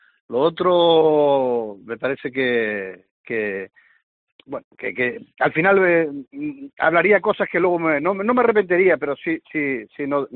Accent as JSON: {"language": "Spanish", "region": "Canary Islands", "country": "Spain", "said": "somos del Tenerife y defendemos lo nuestro, y creo y firmemente lo creo que esta tierra, Canarias"}